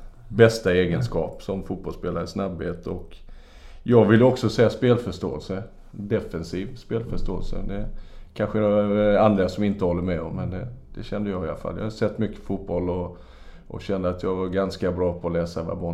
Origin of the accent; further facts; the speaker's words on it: Växjö, Kronoberg County, Sweden; moved away; jag har ju sett alla Östers allsvenska matcher från jag var ett år till jag flyttade från Växjö i stort sett.